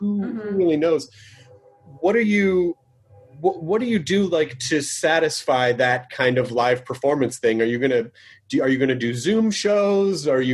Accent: Memphis, Tennessee, United States; I miss Nashville. Nashville's such, I grew up in Memphis.

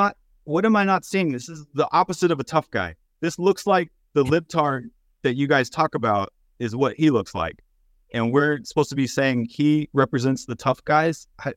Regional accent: Texas, United States; At least I grew up in East Texas, where you basically have to be triple baptized just to exist.

